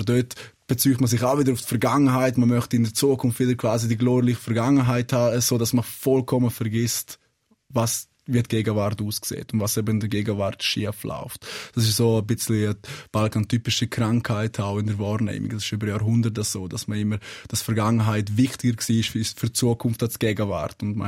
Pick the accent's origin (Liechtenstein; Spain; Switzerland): Switzerland; Also, die Schweiz ist meine Heimat. Ich fühle mich da unglaublich wohl.